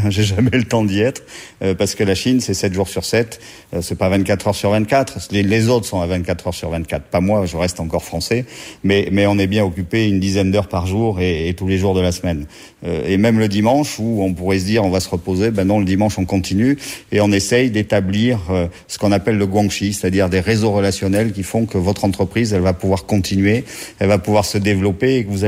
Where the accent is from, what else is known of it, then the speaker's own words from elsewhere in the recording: France; Moi, je suis français.